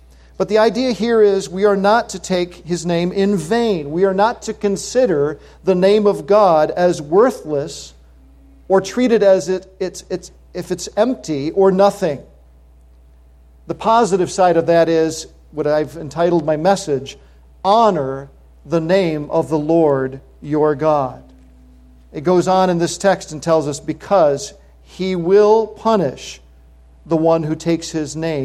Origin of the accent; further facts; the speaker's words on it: New York, United States; Back in high school, we had a girl on our bus in my hometown in upstate New York